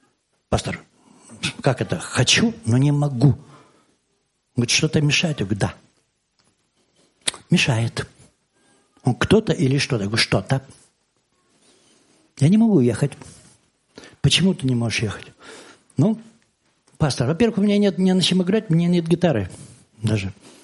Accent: Vorkuta, Komi Republic, Russia; born there; Я не родился в Белоруссии. Я родился на севере, в Воркуте. Там родители были сосланы.

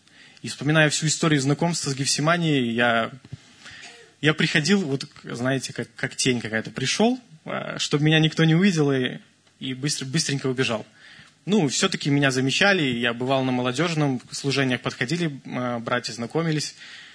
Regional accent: Belarus; Но мы тоже белорусы в основном, выходцы оттуда.

